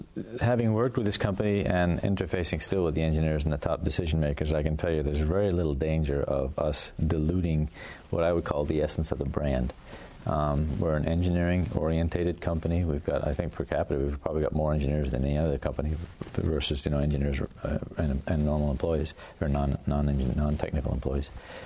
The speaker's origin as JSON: {"language": "English", "region": "Vermont", "country": "United States", "said": "So I'm from Vermont, right?"}